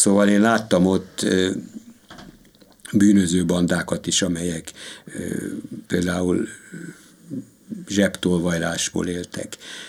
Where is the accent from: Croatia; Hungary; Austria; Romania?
Hungary; a szomszédom felesége olasz, a másiknak a felesége lengyel, én speciál magyar vagyok